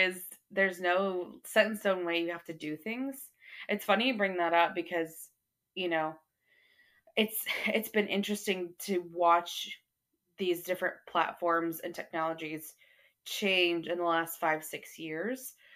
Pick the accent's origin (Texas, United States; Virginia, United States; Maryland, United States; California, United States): Texas, United States; Yeah, I grew up here in North Texas, went to a small school in Arkansas, small private school.